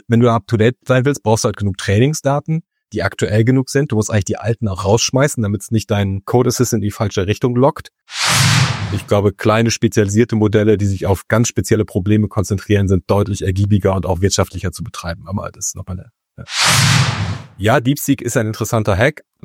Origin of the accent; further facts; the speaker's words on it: Lower Saxony, Germany; Niedersachsen, Nordwest-Niedersachsen, so südwestlich von Oldenburg und Bremen.